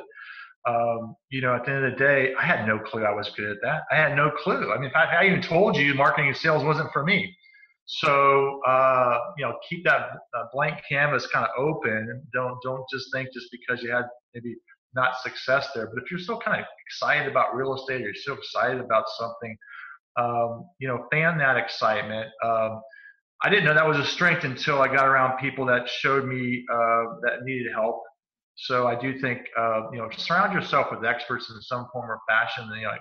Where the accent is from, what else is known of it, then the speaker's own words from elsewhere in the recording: Cincinnati, Ohio, United States; Because I grew up in Cincinnati.